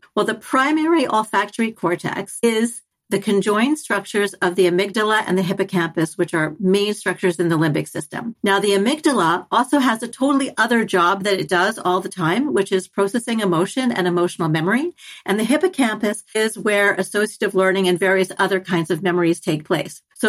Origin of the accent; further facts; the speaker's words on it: Canada; now in United States; I'm Canadian. I'm dual citizen.